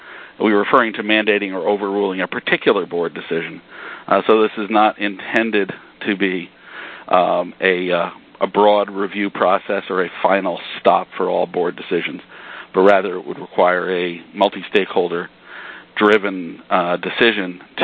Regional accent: United States; while I only possess fluency in one language, which I guess defines me as an American

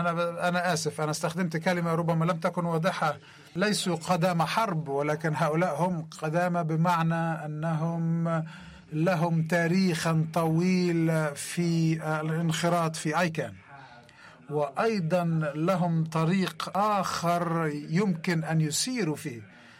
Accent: Sudan; من السودان، وأول مرة أكون زميلة

